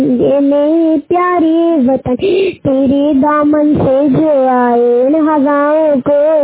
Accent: Phulpari, Madhya Pradesh, India; मेरा गांव है फुलपरी और मेरा जिला सतना मध्य प्रदेश।

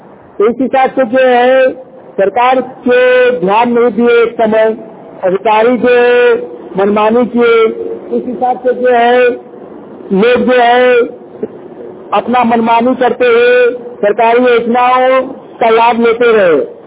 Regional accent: Bokaro, Jharkhand, India; हम बोकारो झारखंड से हूँ। मेरा गांव कसमा चट्टी है।

